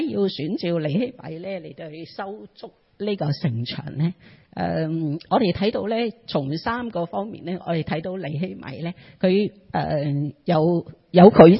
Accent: China; 我哋中國人最喜歡講咧就係自己人嚇

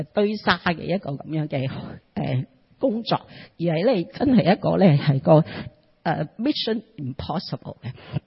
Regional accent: China; 我哋中國人最喜歡講咧就係自己人嚇

